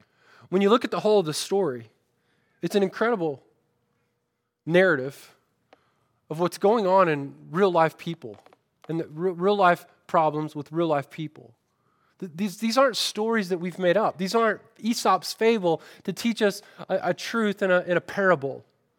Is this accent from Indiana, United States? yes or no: no; Winter Haven, Florida, United States; I grew up in a little town called Winter Haven, Florida.